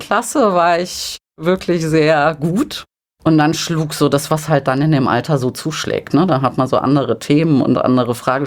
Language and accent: German; Fulda, Hesse, Germany; born there; Ja, das ist mein Geburtsort, wie ich sagte.